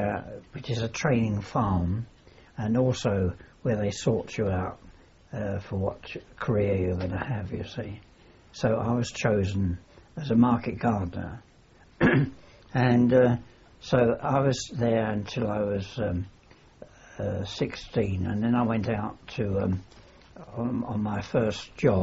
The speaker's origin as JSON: {"language": "English", "region": "London", "country": "United Kingdom", "tie": "born there", "said": "I was born in London, North London, at Holloway Road."}